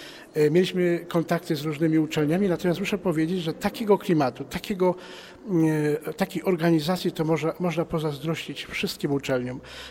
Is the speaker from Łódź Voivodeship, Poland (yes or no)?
no; Limanowa, Lesser Poland, Poland; Ja akurat wywodzę się z sanktuarium maryjnego z Limanowej, sanktuarium Matki Bożej Bolesnej i ta duchowość maryjna towarzyszyła mi przez wszystkie lata mojego dzieciństwa